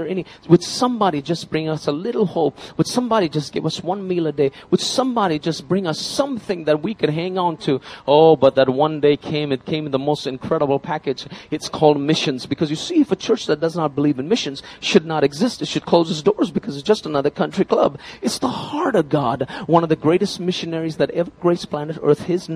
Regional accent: Kolkata, West Bengal, India; English is a second language; I grew up in Calcutta. Calcutta is the size of Dallas-Fort Worth Airport.

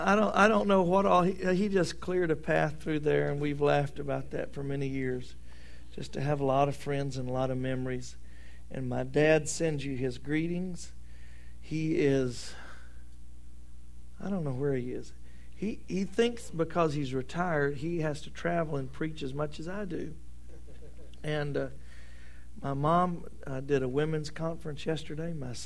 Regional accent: Louisiana, United States; growing up in Louisiana as a Cajun, you don't go sledding very much

